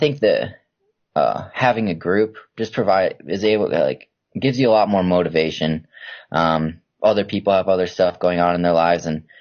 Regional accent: Minnesota, United States; So I grew up in Minnesota, and it's really cold there, like the majority of the year.

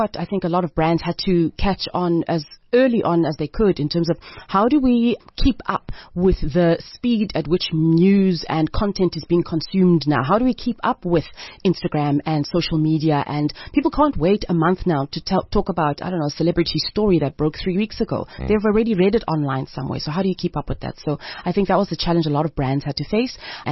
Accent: Grahamstown, Eastern Cape, South Africa; I mean, having been in Grahamstown my whole life, one would be surprised, why didn't you study journali

